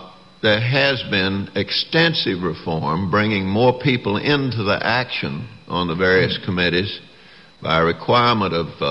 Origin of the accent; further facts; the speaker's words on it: Texas, United States; Bob Krueger, for instance, took exactly the opposite side I did, and we're both from Texas